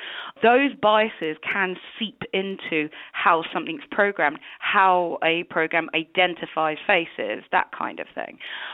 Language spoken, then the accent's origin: English; United Kingdom; I was grilled about where I was from, and I said I was British.